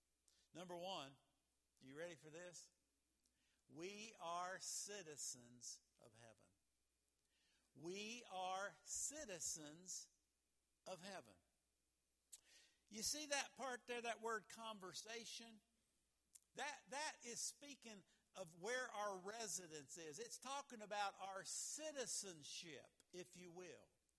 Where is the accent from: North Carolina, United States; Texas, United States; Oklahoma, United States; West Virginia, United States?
West Virginia, United States; it doesn't take very long when they talk to me to figure out I'm from West Virginia and I'm proud of it. I'm thankful to God for all of that I'm an American, that I'm a West Virginian.